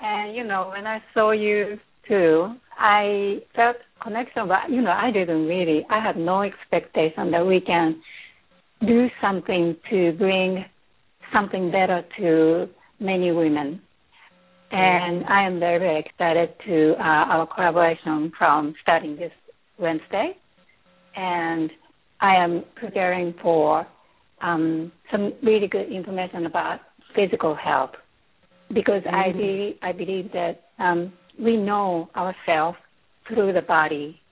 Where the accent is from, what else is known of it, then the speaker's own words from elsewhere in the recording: Tokyo, Japan; born there; English is a second language; moved away as an adult; also born or lived in England; Yes, I was born in Tokyo 47 years ago.